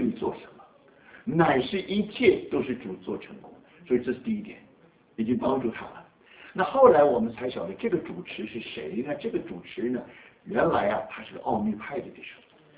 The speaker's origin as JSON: {"language": "Chinese", "country": "Taiwan", "tie": "born or raised there", "moved": "yes", "lives_now": "United States", "said": "我还记得我当刚刚来美国的时候"}